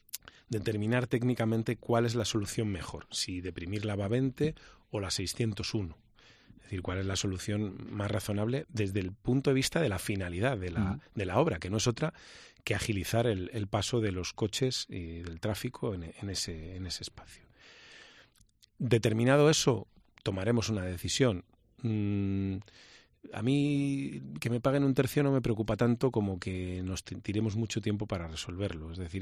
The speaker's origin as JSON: {"language": "Spanish", "town": "Valladolid", "region": "Castile and León", "country": "Spain", "said": "Yo el futuro de mi tierra... Lo veo claro, sé lo que quiero para Valladolid"}